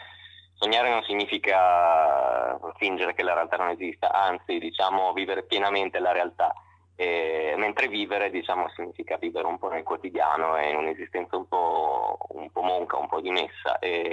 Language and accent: Italian; Pesaro, Marche, Italy; born there; now in Milan, Italy; per qualche anno ho suonato con altre band nel mio paese natale, a Pesaro. E poi, trasferendomi al nord